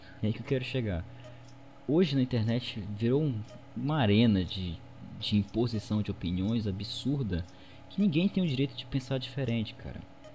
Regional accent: Belém, Pará, Brazil; Sim, eu moro no Pará, velho. Sou de Belém do Pará.

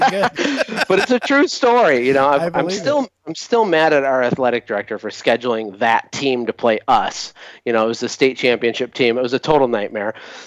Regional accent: Flint, Michigan, United States; now in Costa Rica; I was born in Flint. I grew up just outside of Flint, about 15 minutes south of there.

